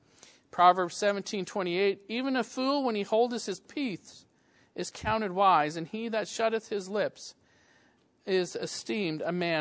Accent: Canada; we're having a Canadian speaker tonight. Wow. I don't know if any of you have looked at the rankings recently, but I'm sorry to say we got you whooped. We're 2nd, right? The U.S. is 7th for the best places to live.

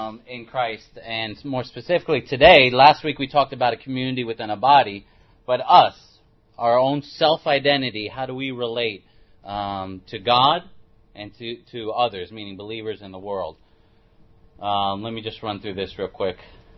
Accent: New York, United States; Born and raised in New York.

